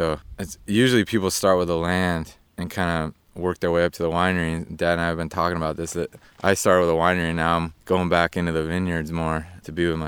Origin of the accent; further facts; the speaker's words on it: Healdsburg, California, United States; I'm a farmer, really, fifth generation, because I'm from Healdsburg